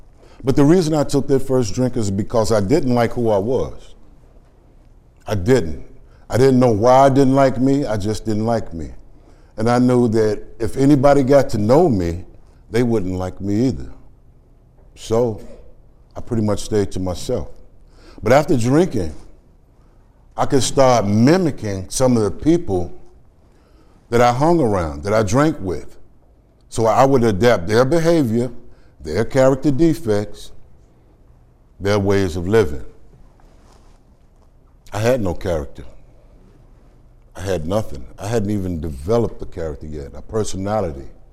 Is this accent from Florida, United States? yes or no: no; Chicago, Illinois, United States; 52 years ago in Chicago, I was born on the South Side, mother and father. I have 8 sisters. I have 3 brothers, all of which are still alive.